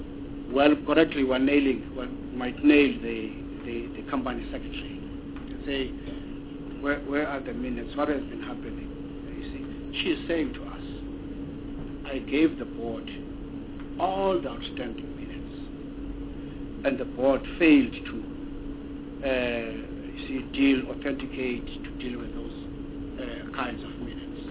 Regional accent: Alice, Eastern Cape, South Africa; I'm from Alice. There's no train there. Go train. I grew up knowing the train.

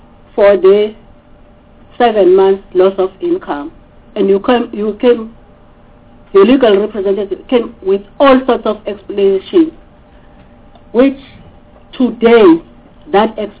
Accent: KwaZulu-Natal, South Africa; I come from KwaZulu-Natal.

